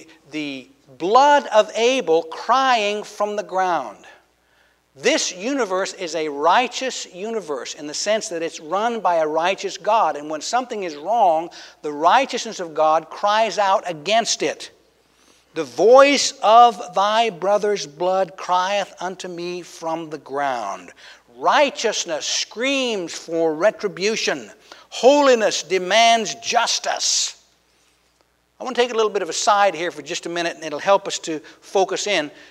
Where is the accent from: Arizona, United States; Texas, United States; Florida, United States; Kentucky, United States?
Arizona, United States; I'm from Arizona, so this guy, Joseph Arpaio, he is the sheriff of Maricopa County in Arizona.